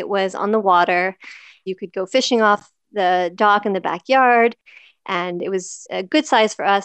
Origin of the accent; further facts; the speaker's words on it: Calais, Maine, United States; I'm from Calais, Maine, and I'm a web designer.